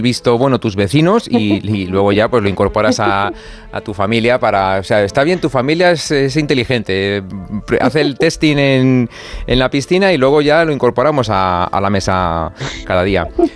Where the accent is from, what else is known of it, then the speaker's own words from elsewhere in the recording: Toledo, Castilla-La Mancha, Spain; Pues yo, como soy de Toledo, lo de los tostones se come mucho.